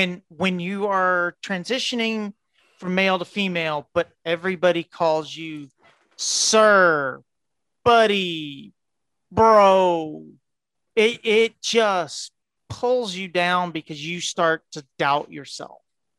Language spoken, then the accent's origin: English; Texas, United States; Oh, I love my home state. Oh my God. Yes.